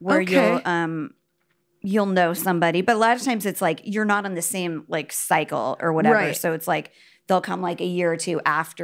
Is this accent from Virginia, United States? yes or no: yes; Virginia, United States; born there; also born or lived in Japan / Nebraska / St. Louis; So we were in Virginia and then I was born in Virginia and then we moved to Nebraska.